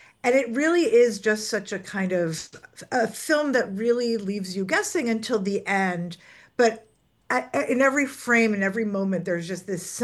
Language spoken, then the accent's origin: English; New York, United States; I'm a New Yorker originally. I haven't always lived in Maine.